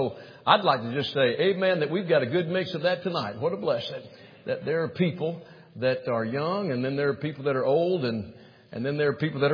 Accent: Alabama, United States; I am from Alabama. How many can understand what I'm saying right now?

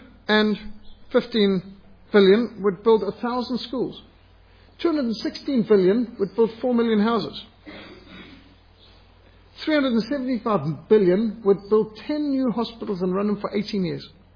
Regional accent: Zimbabwe; I was brought up with ticks in Rhodesia, that's very normal.

